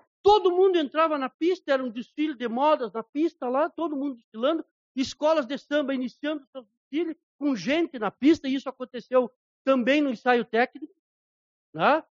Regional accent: Uruguaiana, Rio Grande do Sul, Brazil; Um dos motivos pelo que me fez voltar à Uruguaiana, a minha terra natal, foi exatamente a minha paixão pelo carnaval

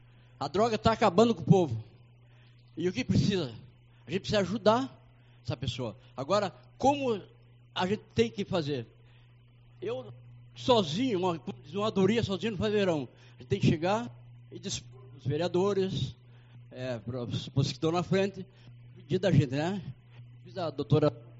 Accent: São Paulo, Brazil; now in Uruguaiana, Brazil; Eu sou pastor aqui da cidade de Uruguaiana, sou paulista, mas já estou já há 14 anos aqui.

